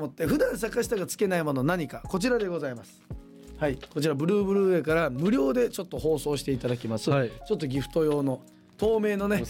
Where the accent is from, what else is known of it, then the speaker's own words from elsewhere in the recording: Kurume, Fukuoka, Japan; 我々の地元久留米市のグルメやイベント、歴史、文化